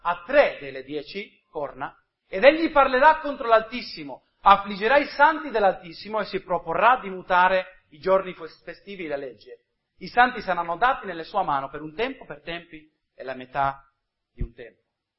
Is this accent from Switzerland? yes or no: no; United States; perché sono americano